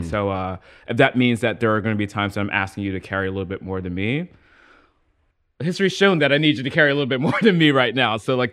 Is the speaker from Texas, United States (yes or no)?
no; Trenton, New Jersey, United States; I grew up in Trenton. We moved. My mom moved us, my younger sister and I, over into Ewing Township, which was like a suburb of Trenton.